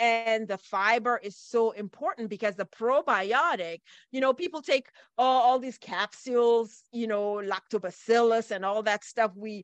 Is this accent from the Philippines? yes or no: no; Cameroon; We're both from Cameroon, and she grew up actually going to the farm and doing that kind of work.